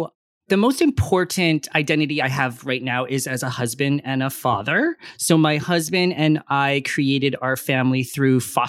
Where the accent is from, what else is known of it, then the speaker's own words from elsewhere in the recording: Hawaii, United States; And my other identities that are important to me are I am half Filipino. I am from Hawaii, which is my primary cultural identification.